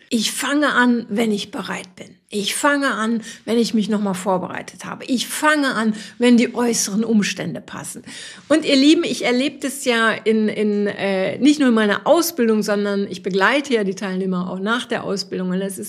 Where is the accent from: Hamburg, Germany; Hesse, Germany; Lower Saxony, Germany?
Lower Saxony, Germany; ich komme aus Friesland, für mich ist jeder Hügel ist ein Berg, ein wirklicher Berg. Ich komme vom Plattenland.